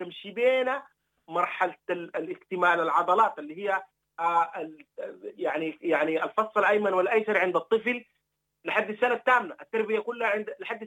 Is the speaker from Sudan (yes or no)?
yes; Sudan; أنا كمواطن سوداني.